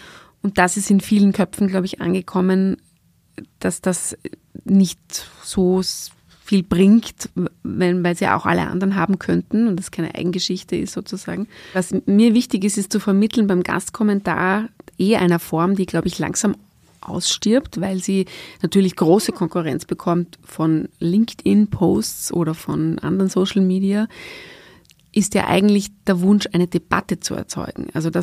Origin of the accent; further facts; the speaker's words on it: Vienna, Austria; ich komme aus Wien und ich bin Journalistin.